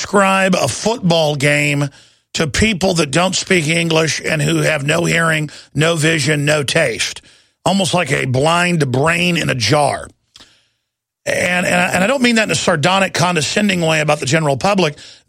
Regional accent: Texas, United States; I'm from Texas, folks.

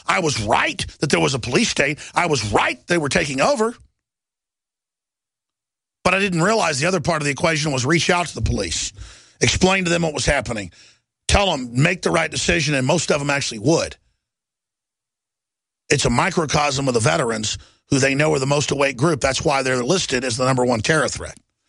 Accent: Dallas, Texas, United States; I was physically attacked by black people growing up in Dallas, Texas. And I grew up in a nice area.

